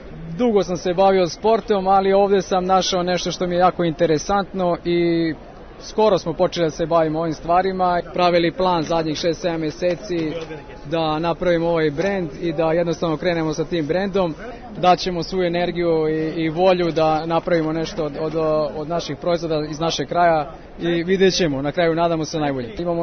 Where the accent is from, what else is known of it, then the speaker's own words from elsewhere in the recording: Serbia; ljudi u našem kraju sve manje i to je možda i najveći problem kod nas u Srbiji